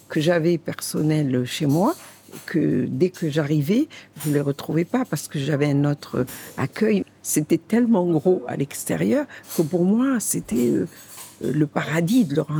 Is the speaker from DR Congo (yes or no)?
no; Morocco; moved away; moi, je suis arrivée du Maroc en 83.